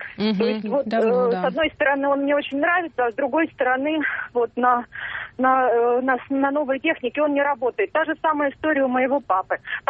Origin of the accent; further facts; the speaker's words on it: Saint Petersburg, Russia; я из Санкт-Петербурга.